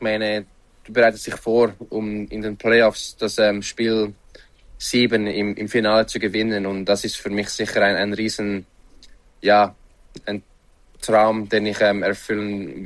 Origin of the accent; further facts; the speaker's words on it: Switzerland; Ich meine, ich bin ein Schweizer, ich werde immer ein Schweizer sein.